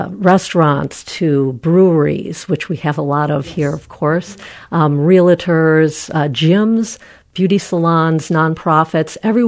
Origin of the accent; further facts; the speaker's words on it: Midwest, United States; also born or lived in New Jersey; now in West Michigan, United States; grew up all over the Midwest and New Jersey. So being long-term here in West Michigan, I feel like it's my hometown.